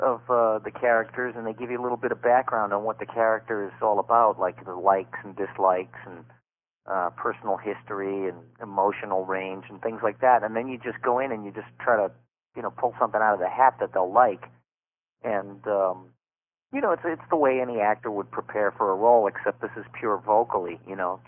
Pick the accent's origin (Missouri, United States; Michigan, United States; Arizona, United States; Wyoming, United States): Michigan, United States; Detroit; I'm from Detroit, Michigan.